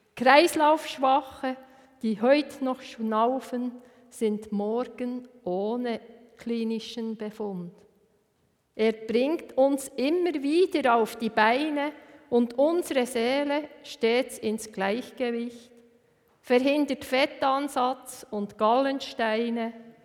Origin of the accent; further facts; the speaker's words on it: Bern, Switzerland; weil als Berner Oberländer, ja, bin ich das etwa gewohnt.